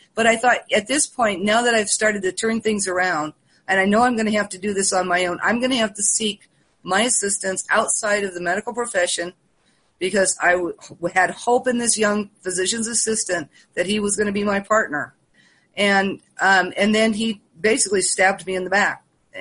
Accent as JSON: {"language": "English", "town": "Santa Barbara", "region": "California", "country": "United States", "tie": "born or raised there", "said": "I was raised in Santa Barbara. I graduated from San Marcos High School in 1971."}